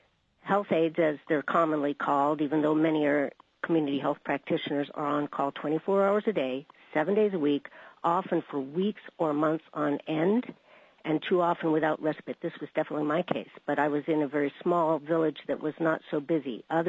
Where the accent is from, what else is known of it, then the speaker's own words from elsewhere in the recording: Alaska, United States; I was born and raised in Interior Alaska, and I was a community health aide